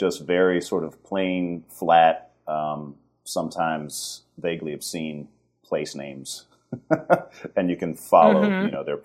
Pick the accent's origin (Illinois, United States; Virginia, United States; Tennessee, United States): Virginia, United States; Ashburn; when I first started college, I would tell people I'm from Ashburn. They had no idea where that was.